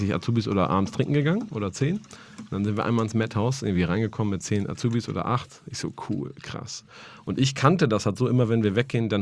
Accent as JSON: {"language": "German", "region": "Lower Saxony", "country": "Germany", "said": "Ich komme aus Niedersachsen, bin im Landgasthof aufgewachsen"}